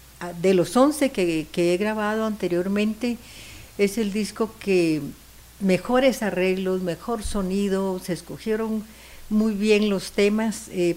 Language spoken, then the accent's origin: Spanish; Zacapa, Guatemala; nadie se va a imaginar que soy de Zacapa, que es más tipo ranchero